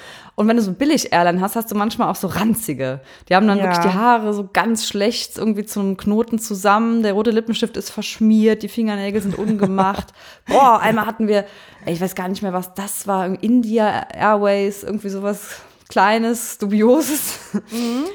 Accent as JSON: {"language": "German", "region": "Rhineland-Palatinate", "country": "Germany", "said": "Wir kommen ja aus der Eifel. In der Nähe ist der Nürburgring."}